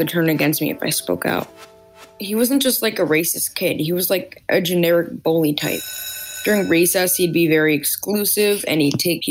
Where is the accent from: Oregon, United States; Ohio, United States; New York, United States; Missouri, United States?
New York, United States; Brooklyn; I am 13 years old, and I'm from Brooklyn, New York.